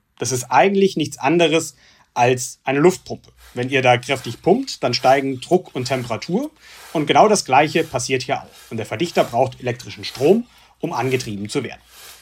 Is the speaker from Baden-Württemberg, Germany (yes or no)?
yes; Stuttgart, Baden-Württemberg, Germany; ich komme auch aus Stuttgart.